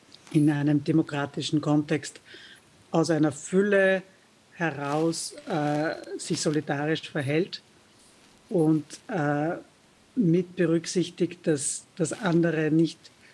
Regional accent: Australia; now in Austria; für mich als Australierin ist das österreichische Unabhängigkeitsverständnis nicht nachvollziehbar

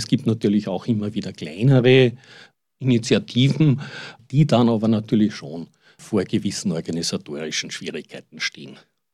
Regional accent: Austria; so etwas Ähnliches wie bei uns in Österreich das Volksbegehren.

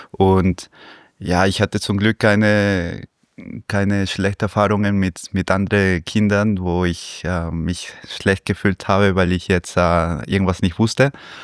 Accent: Lima, Peru; German is a second language; ich bin ja in Peru aufgewachsen, in Lima.

